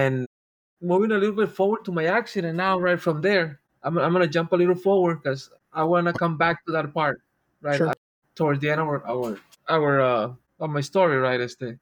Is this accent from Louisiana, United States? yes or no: no; Texas, United States; also born or lived in Reynosa, Mexico; I was born in Far Texas and grew up here in the Valley all my life, also in Reynosa, right across the border.